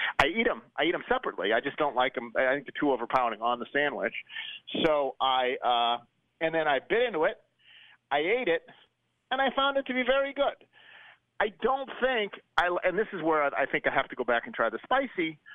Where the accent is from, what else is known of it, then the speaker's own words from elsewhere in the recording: United States; I'm American and, you know, whatever. I eat fast food.